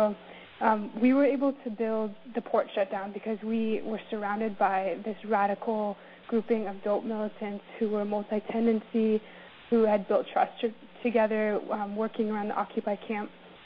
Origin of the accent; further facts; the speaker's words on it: Seattle, Washington, United States; Myself, I'm born and raised in Seattle